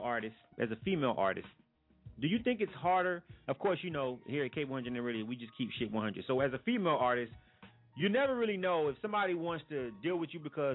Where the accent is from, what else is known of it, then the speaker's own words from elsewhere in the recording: Florida, United States; everybody who knows me, they know I represent the 850. They know I represent my hometown everywhere I go.